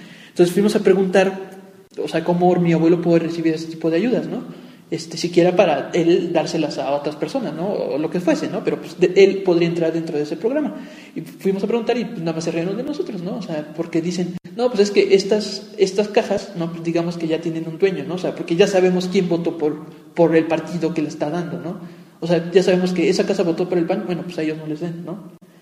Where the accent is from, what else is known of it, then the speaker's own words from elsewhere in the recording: Mexico; ya está muy metido dentro de nuestra como conciencia colectiva como mexicanos